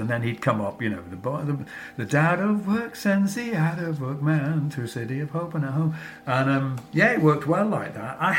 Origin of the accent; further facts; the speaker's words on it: Hull, Yorkshire and the Humber, United Kingdom; But I was from Hull, so I wasn't seen as a threat